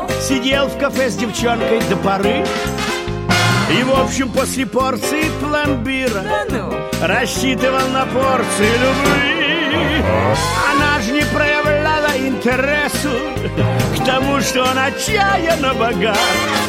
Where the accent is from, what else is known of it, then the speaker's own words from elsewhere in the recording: Odesa, Odesa Oblast, Ukraine; Да потому что я родом из Одессы.